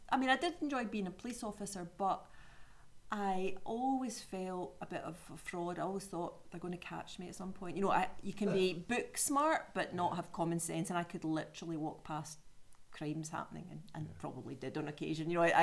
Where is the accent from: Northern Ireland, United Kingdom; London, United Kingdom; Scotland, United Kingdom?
Scotland, United Kingdom; Glasgow; now in Dumfries and Galloway, United Kingdom; I'm from Glasgow originally, so I've coined the term Galloweegee.